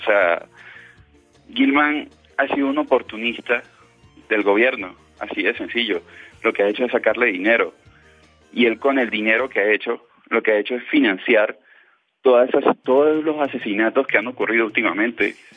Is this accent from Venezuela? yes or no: yes; Venezuela; Yo soy venezolano